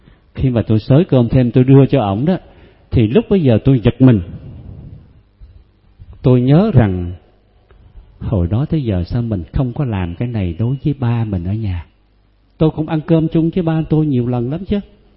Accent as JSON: {"language": "Vietnamese", "town": "Năng Gù", "region": "An Giang", "country": "Vietnam", "tie": "born or raised there", "said": "Lúc đó tôi đi quê tôi ở trên Năng Gù nghe."}